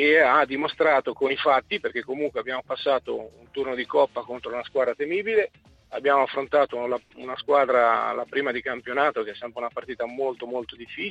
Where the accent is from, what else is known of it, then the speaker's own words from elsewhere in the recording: Ancona, Marche, Italy; io sono d'Ancona perché siamo dorici, no?